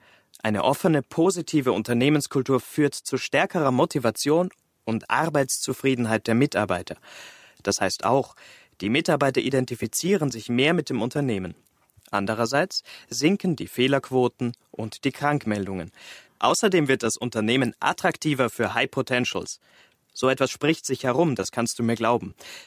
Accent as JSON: {"language": "German", "country": "Austria", "said": "keine gmate Wiesen, wie man bei uns in Österreich sagt."}